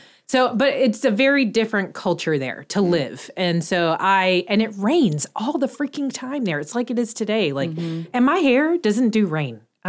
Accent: Charlotte, North Carolina, United States; I grew up near South Mech. So both my siblings went to South Mech, but Harding had a great IB program.

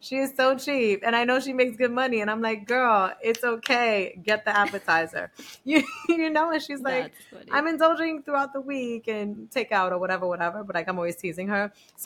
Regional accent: Bronx, New York, United States; You know, I'm like from the Bronx, and I went to Barnard, got a really good corporate America high paying job.

